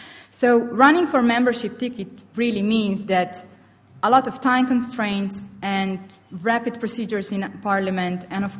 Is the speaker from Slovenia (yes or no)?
yes; Slovenia; English is a second language; I come from Slovenia. We are a very small member state, and we just become member state recently.